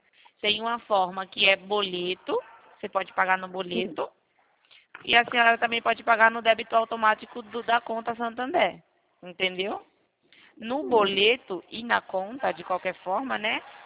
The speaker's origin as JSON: {"language": "Portuguese", "town": "Rio Claro", "region": "São Paulo", "country": "Brazil", "said": "Eu sou aqui de Rio Claro, perto de Campinas, sabe?"}